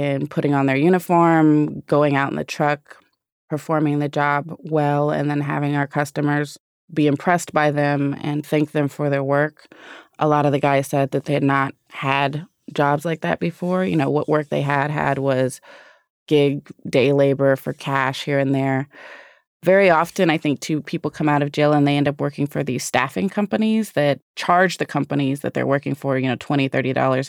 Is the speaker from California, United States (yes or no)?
yes; Los Angeles, California, United States; South Central. I mean, Los Angeles.